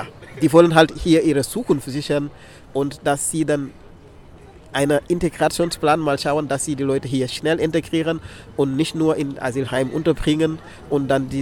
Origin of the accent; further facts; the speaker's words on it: Senegal; now in Freiburg, Germany; Ursprünglich komme ich aus dem Senegal